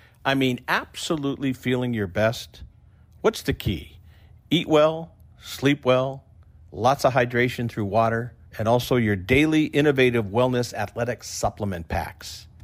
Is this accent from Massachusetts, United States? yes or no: yes; Boston, Massachusetts, United States; Growing up in the Boston area, I mean, that 85 Bears team, my Lord.